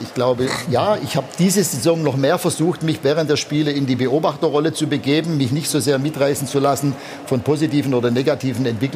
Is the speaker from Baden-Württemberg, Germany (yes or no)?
yes; Backnang, Baden-Württemberg, Germany; war mit 25 in meiner Heimatstadt in Backnang